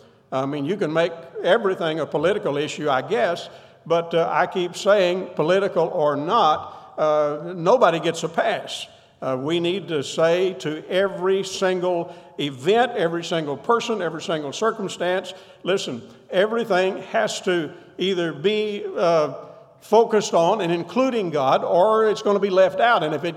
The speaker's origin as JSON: {"language": "English", "region": "Kentucky", "country": "United States", "tie": "born or raised there", "said": "I grew up in Kentucky, so I can talk about this."}